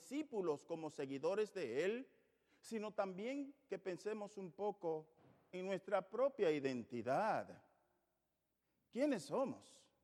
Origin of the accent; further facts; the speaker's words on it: United States; yo soy norteamericano, pero mis tatarabuelos vinieron de muchas otras partes del mundo. Y la sangre de ellos también la llevo yo.